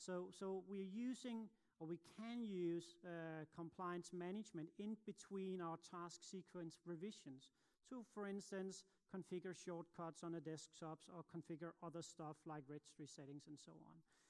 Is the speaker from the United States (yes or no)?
no; Copenhagen, Capital Region of Denmark, Denmark; English is a second language; I'm from Copenhagen